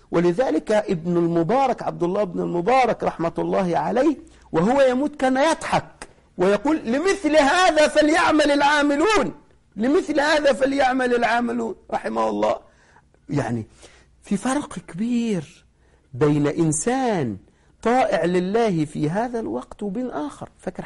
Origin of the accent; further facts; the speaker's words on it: Egypt; للأسف كثير من المقابر عندنا في مصر ليست على السنة